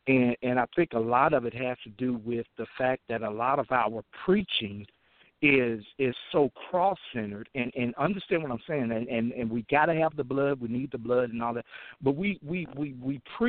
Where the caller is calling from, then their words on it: Little Rock, Arkansas, United States; I'm calling from Little Rock, Arkansas.